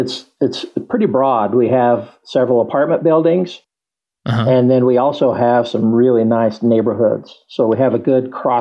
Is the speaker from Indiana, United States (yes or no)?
yes; Indiana, United States; I grew up in southern Indiana near Bloomington.